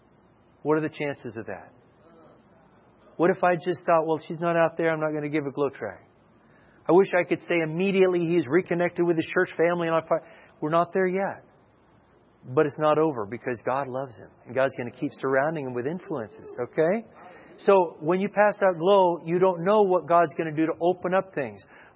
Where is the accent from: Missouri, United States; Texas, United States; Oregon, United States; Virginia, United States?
Texas, United States; Dallas; I said, wow, I'm from Dallas area.